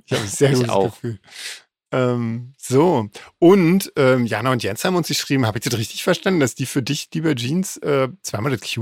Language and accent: German; Southern Germany, Germany; Ich komme ja eher so aus Süddeutschland.